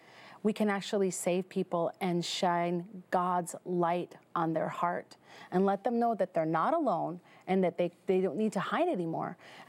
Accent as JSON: {"language": "English", "region": "Minnesota", "country": "United States", "lives_now": "Las Vegas, United States", "said": "Yes, in Las Vegas. I'm from Minnesota originally."}